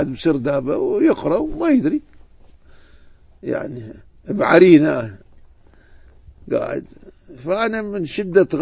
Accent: Najaf, Najaf Governorate, Iraq; أنا ابن النجف

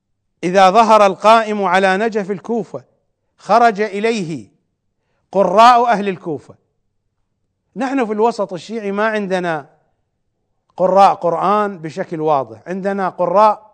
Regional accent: Iraq; accent: Iraqi; لكننا في لهجتنا العراقية نقول عن ابن آوى واوي،

